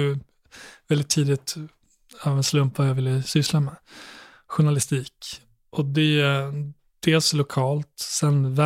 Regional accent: Borlänge, Dalarna County, Sweden; och det hamnade jag också när jag växte upp i Borlänge.

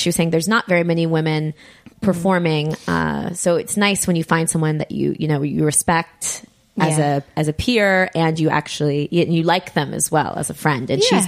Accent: United States; now in France; I live in France and so I'm following things in a French cultural context, but again, I am American.

